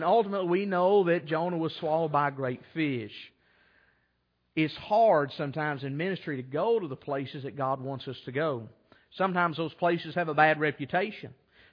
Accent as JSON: {"language": "English", "region": "Kentucky", "country": "United States", "tie": "born or raised there", "said": "You know, growing up in Rockcastle County, we really pretty much had no source of quality jobs. When I was a really young kid, the two factories that we had in the county left."}